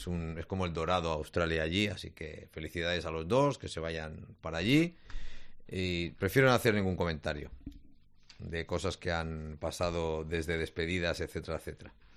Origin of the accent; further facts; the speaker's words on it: Cartagena, Region of Murcia, Spain; yo soy de Cartagena. Bueno, no nací en Cartagena, pero mi familia es de aquella zona, Cartagena, Puerto Mazarrón.